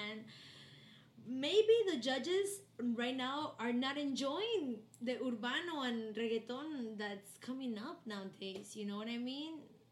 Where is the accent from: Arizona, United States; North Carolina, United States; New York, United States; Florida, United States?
Florida, United States; Miami; We are from Miami 305.